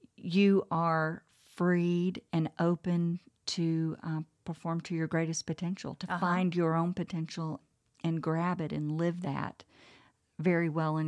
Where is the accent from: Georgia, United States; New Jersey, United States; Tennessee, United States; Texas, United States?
Texas, United States; I can't help it. I'm from Texas. Everything is about that Lone Star.